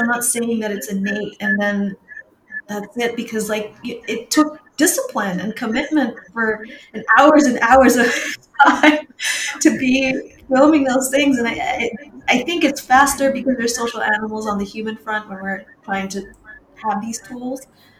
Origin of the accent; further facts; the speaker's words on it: Sri Lanka; now in United States; I'm married to a Polish man. I'm from Sri Lanka. I'm practicing Tibetan Buddhism in America. I lived everywhere.